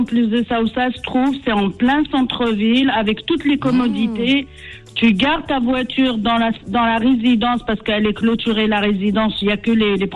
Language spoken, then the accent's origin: French; Gouraya, Tipaza Province, Algeria; Moi, je suis voilà de cette région-là, donc c'est Tipaza. Mais de Gouraya, d'Amous